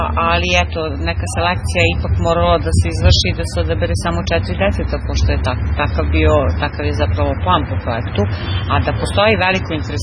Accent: Velika Plana, Podunavlje District, Serbia; dolazim iz Velike Plane

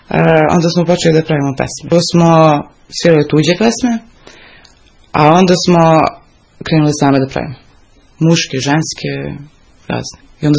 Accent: Kragujevac, Šumadija, Serbia; iz Kragujevca sam.

